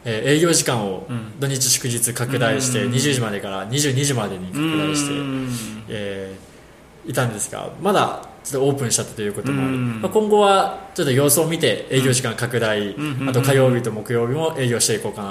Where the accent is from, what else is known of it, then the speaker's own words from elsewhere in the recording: Kumamoto, Japan; now in Tokyo, Japan; 僕も出身は熊本なのですが